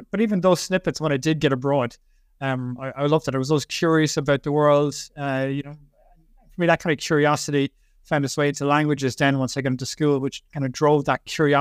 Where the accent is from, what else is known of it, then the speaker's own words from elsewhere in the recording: Limerick, Munster, Ireland; I'm from Ireland, from Limerick in Ireland, in the Midwest.